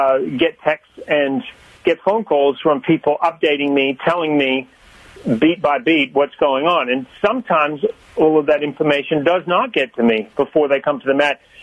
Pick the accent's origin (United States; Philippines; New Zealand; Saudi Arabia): New Zealand; Christchurch, Canterbury; my hometown in New Zealand of Christchurch